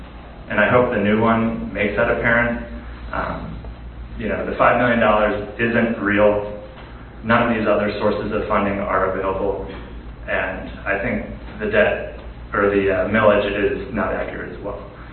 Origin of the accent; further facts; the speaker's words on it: Lititz, Pennsylvania, United States; I grew up in Lititz, so I'm not a lifelong Dairy Township resident